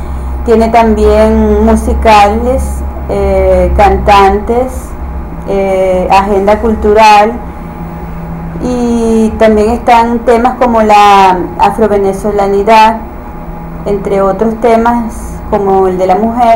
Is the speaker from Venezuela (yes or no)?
yes; El Tigre, Anzoátegui, Venezuela; es como la remembranza de mi lugar de origen. Yo soy del Tigre, estaba en Suárez, y el escuchar música venezolana me hace rememorar todo lo que fue mi infancia.